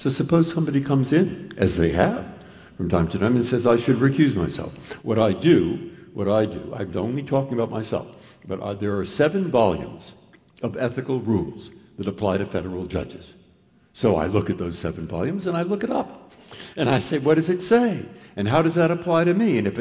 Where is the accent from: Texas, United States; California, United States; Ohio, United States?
California, United States; San Francisco; because I grew up in San Francisco and knew about the public schools